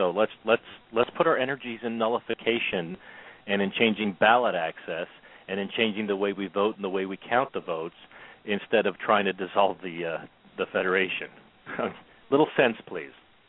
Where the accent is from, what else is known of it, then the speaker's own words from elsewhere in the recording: Virginia, United States; you know, I'm from the Commonwealth of Virginia. We've done it before.